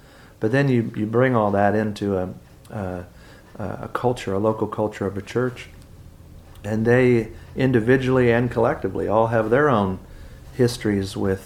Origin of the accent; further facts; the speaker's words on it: Henryville, Indiana, United States; And I come from Henryville, Indiana